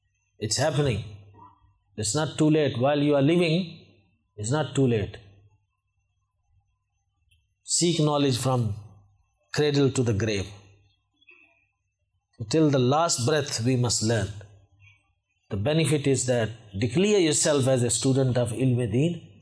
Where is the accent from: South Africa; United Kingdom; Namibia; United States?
South Africa; I come from South Africa.